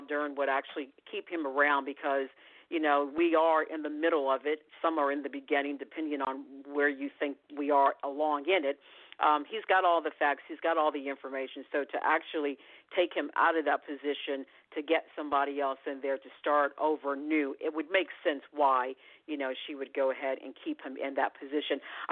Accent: United States; I am American journalist and photojournalist

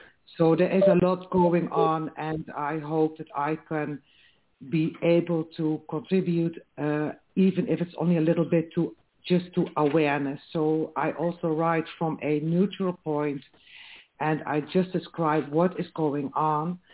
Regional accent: Netherlands; I come from the Netherlands. I work as a psychosocial therapist and philosopher with incarcerated people here in the Netherlands.

